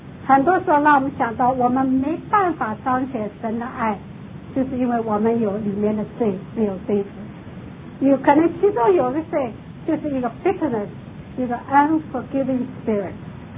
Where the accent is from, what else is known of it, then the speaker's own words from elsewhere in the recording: South China, China; 我是南方人，就是比较讲究吃